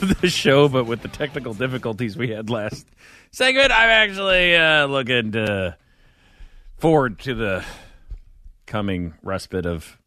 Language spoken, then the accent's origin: English; Midwest, United States; yeah, I grew up in the Midwest. We weren't getting shrimp.